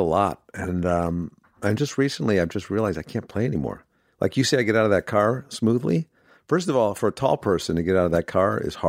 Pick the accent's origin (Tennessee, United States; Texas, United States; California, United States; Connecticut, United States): Connecticut, United States; I grew up in Connecticut on a lake. In southern Connecticut, the lake would freeze.